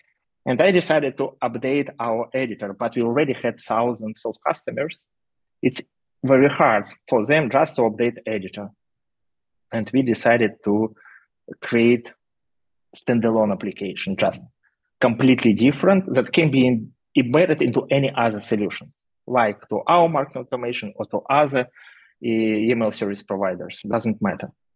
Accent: Ukraine; I'm from Ukraine initially

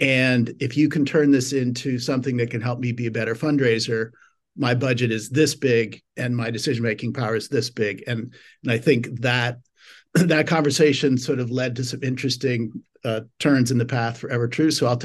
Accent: Pennsylvania, United States; I grew up in rural Pennsylvania for the most part. Went to a big public high school.

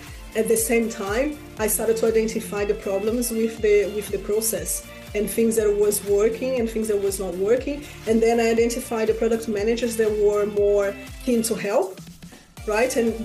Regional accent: Rio de Janeiro, Brazil; moved away as an adult; now in London, United Kingdom; So that was my goal back in Brazil. I'm from Rio de Janeiro.

